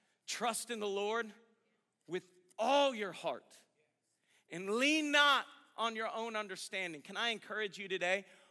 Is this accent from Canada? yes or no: no; Georgia, United States; It's from growing up in Georgia.